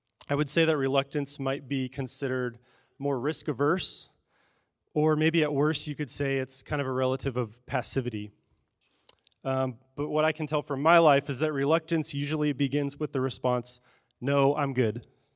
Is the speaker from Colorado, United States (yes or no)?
yes; Colorado, United States; I grew up in Colorado, and so going into high school, I had signed up for my classes, as 8th graders do.